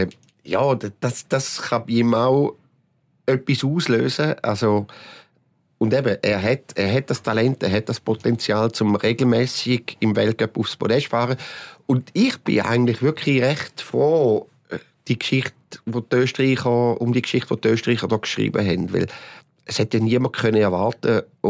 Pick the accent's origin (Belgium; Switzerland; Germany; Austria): Switzerland; Also jetzt als Schweizer Skifan da anzustehen